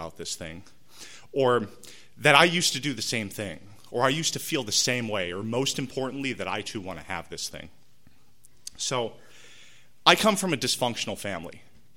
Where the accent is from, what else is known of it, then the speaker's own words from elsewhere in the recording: Rancho Penasquitos, California, United States; I'm not here to report to you that I'm an alcoholic because I grew up in Rancho Penasquitos and we had some money.